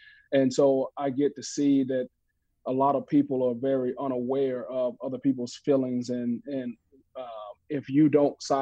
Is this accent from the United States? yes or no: yes; Mississippi, United States; a lot of ups and downs with, even my emotions, particularly growing up in Mississippi.